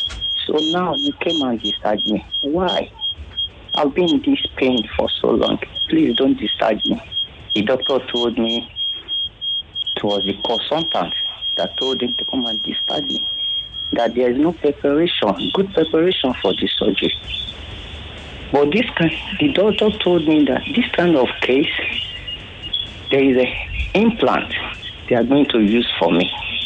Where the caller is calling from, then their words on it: Ikorodu, Lagos, Nigeria; Yes, sir. I'm calling from Ikorodu.